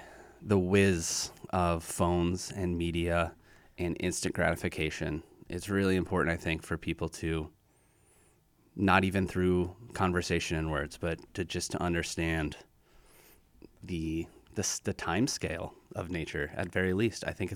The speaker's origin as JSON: {"language": "English", "region": "Illinois", "country": "United States", "tie": "born or raised there", "said": "I grew up in Cook County, beautiful forest preserves. Bussey Woods is probably the biggest one."}